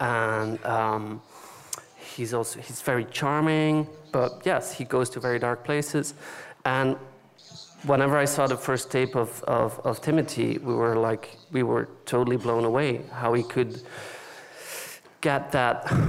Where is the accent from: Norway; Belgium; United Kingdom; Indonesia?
Belgium; For me, actually, I come from Belgium.